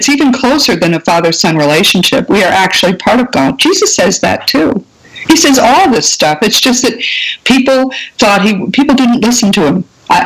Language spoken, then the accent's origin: English; United States; I'm an American, and I think to most Westerners, they seem foreign and exotic.